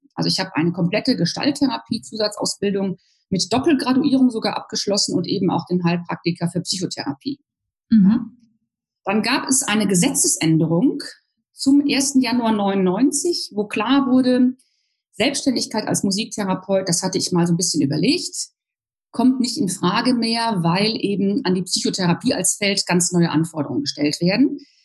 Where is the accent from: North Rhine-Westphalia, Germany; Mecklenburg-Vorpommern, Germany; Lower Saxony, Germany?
North Rhine-Westphalia, Germany; ich bin ein Kind aus dem Ruhrgebiet. Mein Bruder sagt immer, wir sind auf Kohle geboren.